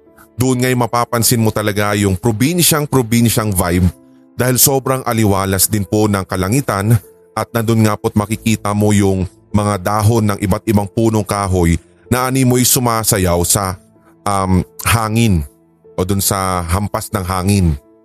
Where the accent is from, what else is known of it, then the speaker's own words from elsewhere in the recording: Parañaque, Metro Manila, Philippines; ako po ay laking Paranac Q. Paranaque po yun.